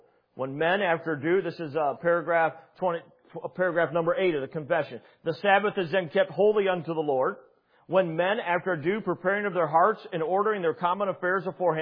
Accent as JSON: {"language": "English", "country": "United States", "tie": "born or raised there", "said": "When we grew up in America where there was this semblance at Sunday, I mean, it's not as much now, but I mean, I grew up in the 80s."}